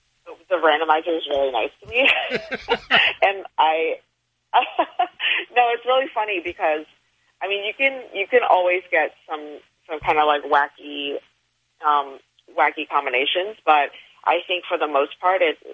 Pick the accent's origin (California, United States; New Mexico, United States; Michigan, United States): Michigan, United States; Dearborn; I'm actually from Dearborn, Michigan.